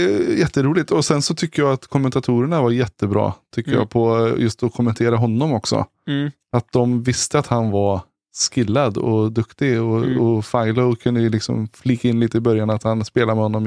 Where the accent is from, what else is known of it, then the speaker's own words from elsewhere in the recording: Sweden; Hans forte är ju, trots allt, vi är ju från Sverige liksom.